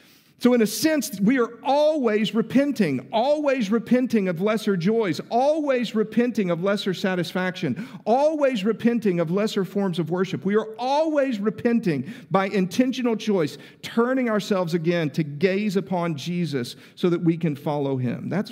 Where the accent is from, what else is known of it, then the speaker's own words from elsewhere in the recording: Texas, United States; I'm originally from West Texas, where we have small puddles of water that pass as lakes. So to come to Middle Tennessee with these big, beautiful, sprawling, cliff-laden lakes, it's amazing.